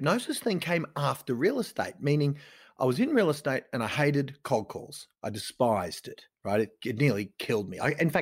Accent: Ipswich, Queensland, Australia; now in Brisbane, Australia; I'm now in Brisbane, but I grew up in Ipswich and out a few suburbs west.

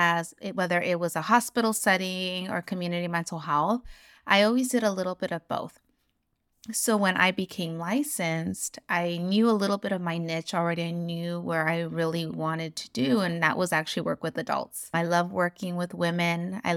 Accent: United States; I am the eldest daughter of immigrant parents. I identify as Mexican American. Both my parents are from Mexico.

